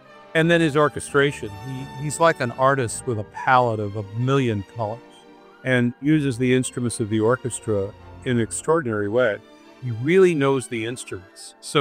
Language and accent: English; Los Angeles, California, United States; Born and raised in Los Angeles, surrounded by the entertainment community, as it were.